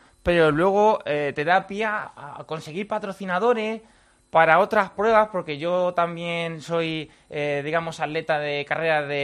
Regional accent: Cabaña de la Sagra, Castilla-La Mancha, Spain; Bueno, soy de un pueblo de Toledo que se llama Cabaña de la Sagra.

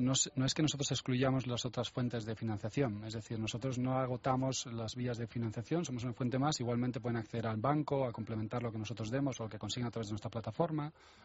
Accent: Spain; Creo que, como buen español, sí

